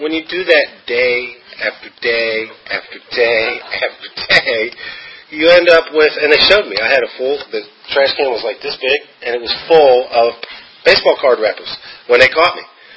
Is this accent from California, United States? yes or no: no; Washington, District of Columbia, United States; also born or lived in Texas; I wasn't born in Washington, D.C. area, though I was raised there. I was born in Texas. I'm rather proud of that fact, so I'm going to say it.